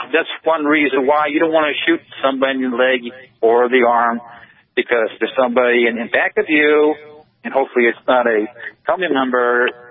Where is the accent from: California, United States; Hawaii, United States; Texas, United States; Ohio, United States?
Ohio, United States; Cleveland; I'm an Ohio native. I grew up in Cleveland, around the Cleveland area.